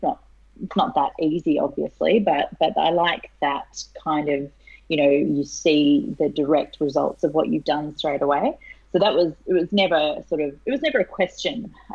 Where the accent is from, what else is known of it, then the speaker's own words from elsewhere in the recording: Australia; Well, as you can hear, I'm Australian. I'm very Australian, in fact.